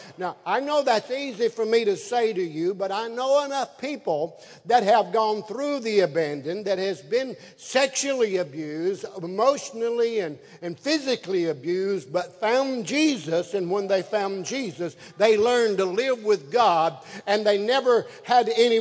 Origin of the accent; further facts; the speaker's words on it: Tennessee, United States; I was from Tennessee, and I was this close to being a redneck.